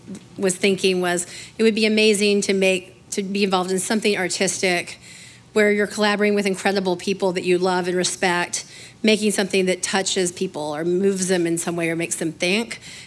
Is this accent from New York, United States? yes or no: no; Alabama, United States; I mean, I'm from the South. I'm from a small town in Alabama.